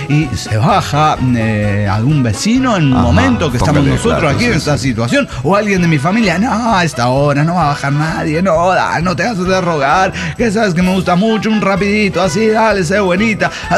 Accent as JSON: {"language": "Spanish", "region": "Tarija", "country": "Bolivia", "said": "Soy el Rosonero de Guadalquivir, Tarija"}